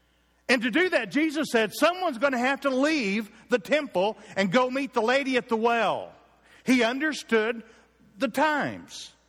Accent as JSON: {"language": "English", "town": "Clayton", "region": "Oklahoma", "country": "United States", "tie": "born or raised there", "said": "the needs where I grew up in Clayton, Oklahoma"}